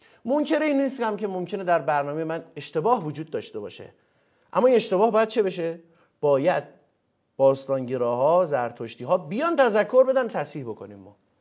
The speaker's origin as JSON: {"language": "Persian", "country": "Iran", "tie": "born or raised there", "said": "ما ایرانی هستیم دیگه، در ایران هم داریم زندگی میکنیم، ایران به دنیا اومدیم، آبا اجداد ما بودن"}